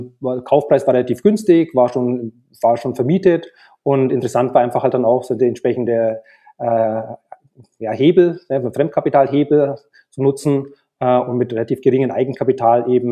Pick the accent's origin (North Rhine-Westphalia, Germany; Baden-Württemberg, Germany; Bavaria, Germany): Bavaria, Germany; ich bin dann eben 2016 zurück in meine alte Heimat nach Franken gezogen wohne jetzt eben hier in Erlangen.